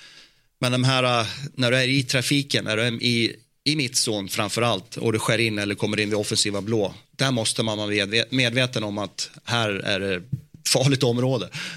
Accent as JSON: {"language": "Swedish", "town": "Skogsbo", "region": "Dalarna County", "country": "Sweden", "tie": "born or raised there", "said": "jag var hemma i Skogsbo som liten grabb"}